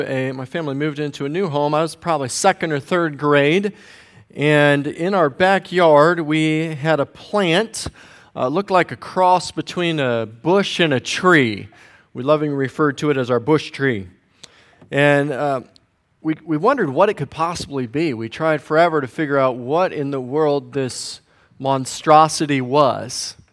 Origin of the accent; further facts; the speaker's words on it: Denver, Colorado, United States; Growing up in Denver, I got to meet several professional athletes at different times.